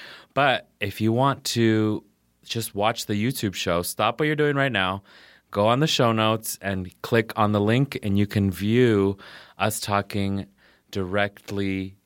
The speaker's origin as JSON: {"language": "English", "town": "Las Vegas", "region": "Nevada", "country": "United States", "tie": "born or raised there", "said": "I was born and raised in Las Vegas and... we weren't really raised to take care of the environment here."}